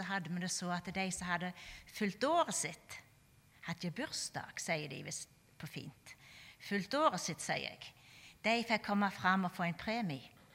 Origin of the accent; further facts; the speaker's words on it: Vea, Rogaland, Norway; For meg som er fra Vea, jeg tenkte jeg skulle ikke nevne noe om Vea i dag.